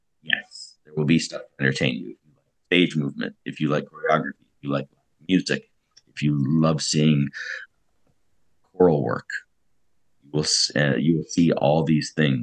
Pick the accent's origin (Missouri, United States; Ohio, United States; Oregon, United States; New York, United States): Missouri, United States; St. Louis; also born or lived in Los Angeles; I spent a year in St. Louis, my hometown, like kind of like getting parts on my own outside of education